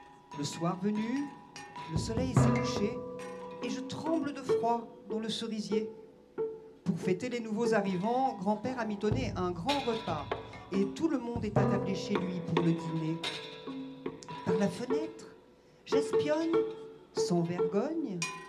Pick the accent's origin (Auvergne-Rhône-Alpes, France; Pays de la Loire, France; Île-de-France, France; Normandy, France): Auvergne-Rhône-Alpes, France; Grenoble; je viens de Grenoble et Marie Boulier également.